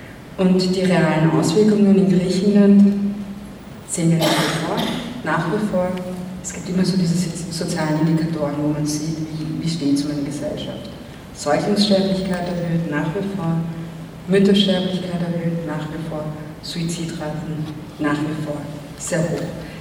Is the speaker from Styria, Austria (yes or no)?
no; Vienna, Austria; Für meine Heimatstadt Wien sind das 40% der Wohnbevölkerung.